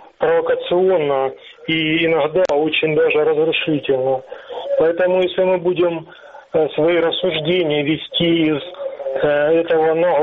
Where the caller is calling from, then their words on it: Donetsk Oblast, Ukraine; Здравствуйте, я из Донецкой области.